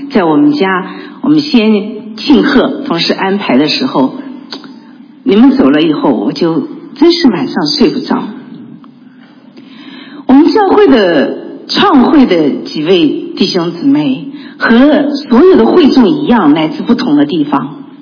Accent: China; 特别是我们来自中国大陆的人，是比较容易激动的

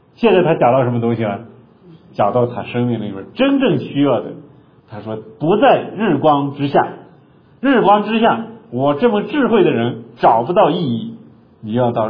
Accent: China; 就是我们中国人说一只老鼠害了一锅汤

